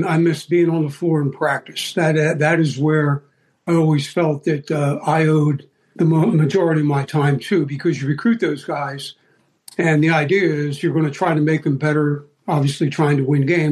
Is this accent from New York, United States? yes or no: no; Collingswood, New Jersey, United States; I did. And about, I'd say, 2-3 miles away is a place called Oakland, New Jersey.